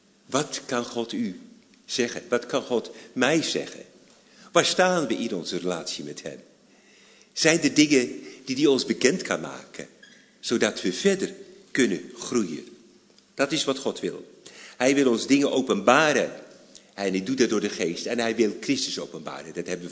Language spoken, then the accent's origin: Dutch; Altena, North Brabant, Netherlands; we zitten alle hier in Andel, ik kom van Altena. Familie van boeren